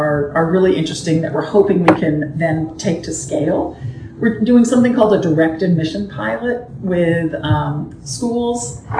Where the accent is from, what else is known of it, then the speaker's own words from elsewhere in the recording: California, United States; I mean, I grew up in California, and so have always been, you know, so amazed at, you know, California system